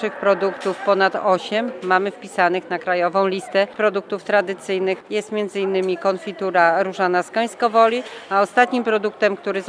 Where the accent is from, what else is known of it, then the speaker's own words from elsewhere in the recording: Lublin Voivodeship, Poland; pochodzimy z gminy, z miejscowości, która słynie z uprawy róż